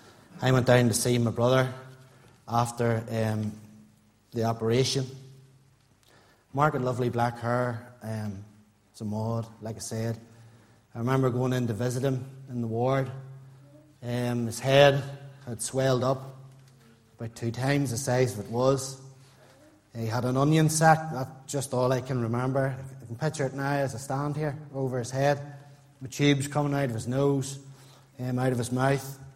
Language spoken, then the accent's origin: English; Portadown, Northern Ireland, United Kingdom; born there; I was born in 1974 in Portadown. I was born into a Christian home.